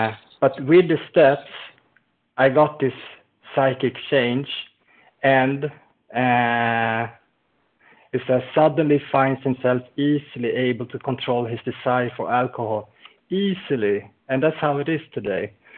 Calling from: Sweden; I'm calling from Sweden.

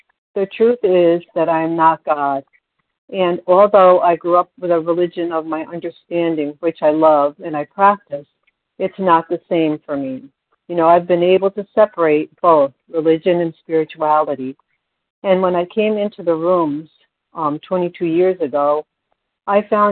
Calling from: New York, United States; from New York.

